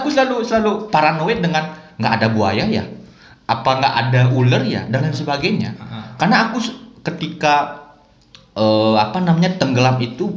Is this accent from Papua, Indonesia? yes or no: no; Bali, Indonesia; secara niskale kalau kita orang Bali